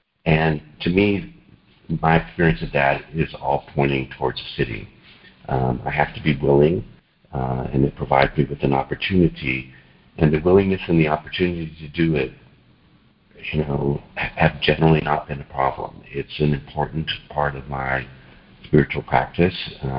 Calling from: Houston, Texas, United States; Good evening, this is … in Houston.

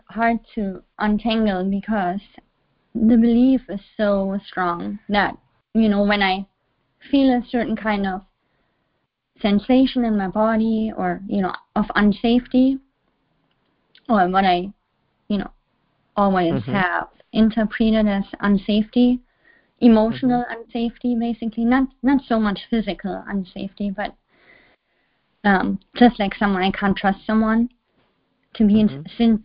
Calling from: Seattle, Washington, United States; from Seattle.

